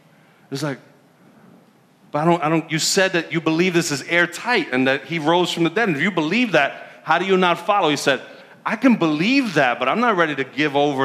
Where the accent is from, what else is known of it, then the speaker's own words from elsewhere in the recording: New York, United States; See, I'm a New Yorker, but I'm not a diehard New York sports fan.